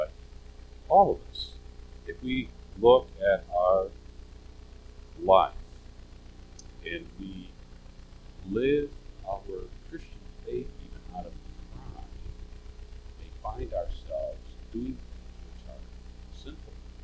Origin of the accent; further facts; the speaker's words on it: Mexico City, Mexico; I grew up in Mexico City